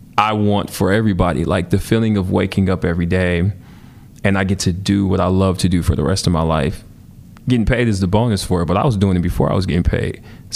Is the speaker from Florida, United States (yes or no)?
no; Milwaukee, Wisconsin, United States; that's something that I've realized in growing up in Milwaukee